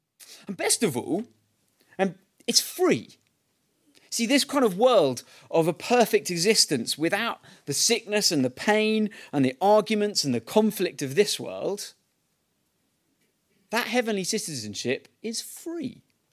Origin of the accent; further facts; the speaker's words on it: United Kingdom; My British passport shows me that I'm a British citizen. So if I go on holiday to Spain or what have you, or have to go on business somewhere, then it reminds me where I belong, that my home is here in Britain.